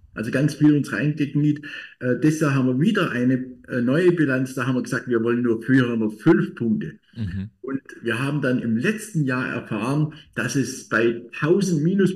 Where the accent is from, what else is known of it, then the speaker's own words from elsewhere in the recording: East Germany, Germany; Ich bin in der DDR aufgewachsen, bin DDR-Kind.